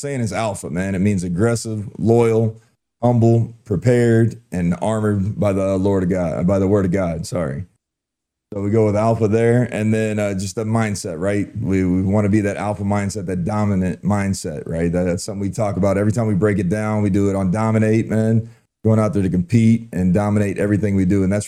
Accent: Arkansas, United States; Well, I'm from Arkansas. I got a chance to play at Arkansas Razorbacks in college.

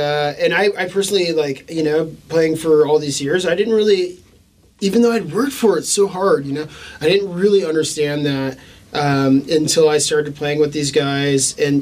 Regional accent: California, United States; We're from California, you know, so we're talking extra trash.

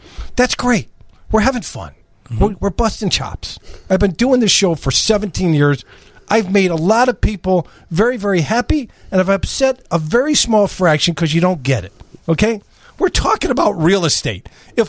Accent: Des Plaines, Illinois, United States; I grew up in Des Plaines, about 5 minutes from where that house caught fire.

